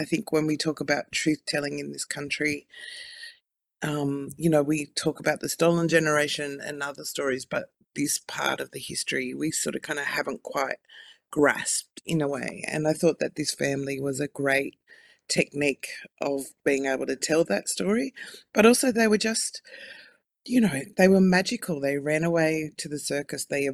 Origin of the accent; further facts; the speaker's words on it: New South Wales, Australia; So I'm a Yagal woman from the North Coast, New South Wales. The mouth of the mighty Clarence River.